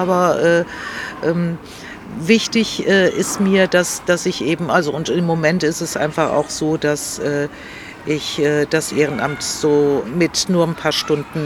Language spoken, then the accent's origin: German; Greece; Ich komme ja aus Griechenland